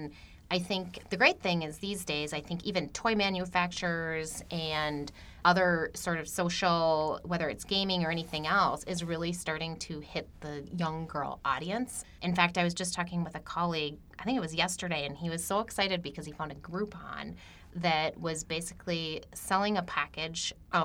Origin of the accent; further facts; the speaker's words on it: Eden Prairie, Minnesota, United States; I'm born and bred in Minnesota. I grew up in Eden Prairie, which is a suburb about 20 minutes southwest of the city. So I've been here pretty much all my life.